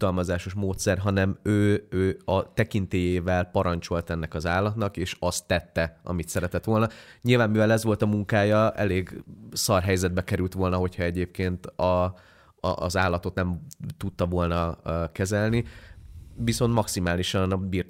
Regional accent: Zakarpattia Oblast, Ukraine; vidéken nőttem föl, Kárpátalján, kisvárosban

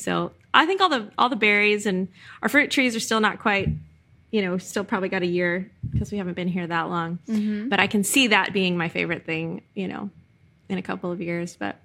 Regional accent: Florida, United States; And winter used to make me go, oh, because I'm from Florida.

